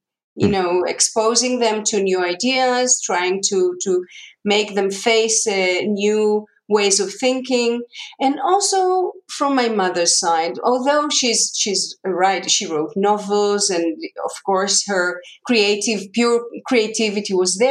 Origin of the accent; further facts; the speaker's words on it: Tel Aviv, Tel Aviv District, Israel; I was raised in Tel Aviv to these parents, to Holocaust in the background